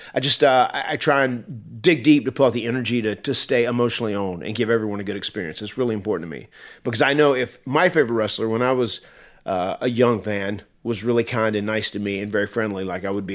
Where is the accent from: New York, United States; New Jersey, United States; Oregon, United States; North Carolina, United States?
North Carolina, United States; I'm from North Carolina and I'm an old country boy.